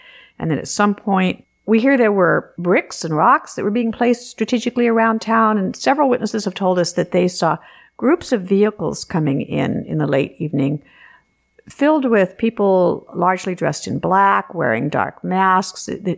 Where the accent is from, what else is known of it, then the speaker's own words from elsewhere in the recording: La Mesa, California, United States; La Mesa is my hometown.